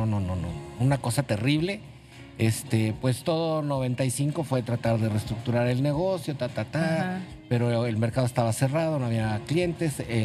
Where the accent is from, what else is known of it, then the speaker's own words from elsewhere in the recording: Mexico City, Mexico; now in Ciudad Juárez, Mexico; Yo emigré de la Ciudad de México en el 96.